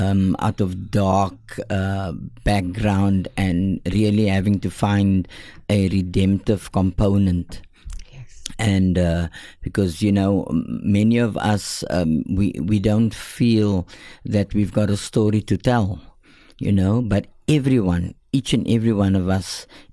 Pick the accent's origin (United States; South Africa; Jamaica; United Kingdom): South Africa; Hanover Park, Western Cape; born there; I was born in Hanover Park, at Hanover Park Day Hospital.